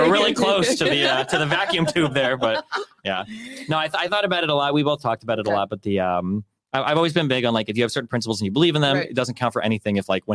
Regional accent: Omaha, Nebraska, United States; They moved to Nebraska, and then I was born and raised in Omaha.

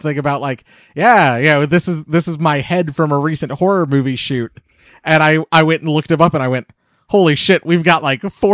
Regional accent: Iowa, United States; Like, we're from Iowa.

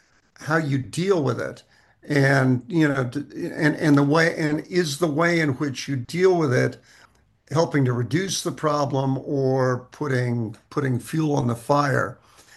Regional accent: New York City, New York, United States; I grew up in New York City again.

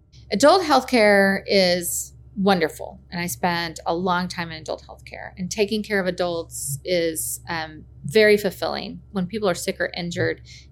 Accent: Little Rock, Arkansas, United States; because I grew up in Little Rock. My family moved here when I was in third grade for my dad to become the first fellowship-trained pediatric cardiologist in the state. So I went to high school here.

